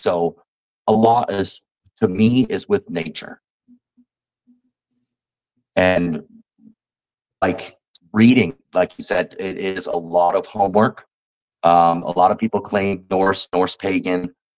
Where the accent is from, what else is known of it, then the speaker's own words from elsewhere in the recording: Florida, United States; Being grown up where I was growing up in South Florida, I was always on a boat.